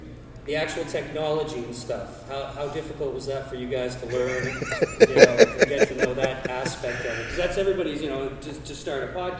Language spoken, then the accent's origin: English; Toronto, Ontario, Canada; I'm your host for this panel. I'm from Toronto.